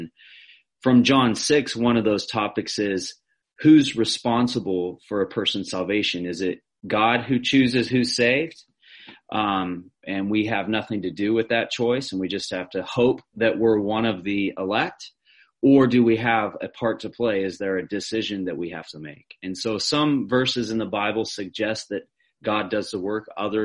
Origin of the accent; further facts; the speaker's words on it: United States; now in Mosgiel, New Zealand; wife and I, we live in just outside of Mosgiel on a sheep farm, and I am from America, but we've lived in New Zealand for nearing 4 years, and my wife is from Timaru. And we have 5 children.